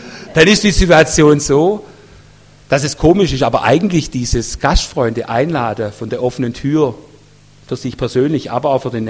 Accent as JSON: {"language": "German", "country": "Germany", "said": "Für uns als Deutsche in unserer Kultur ist das ein bisschen gewöhnungsbedürftig."}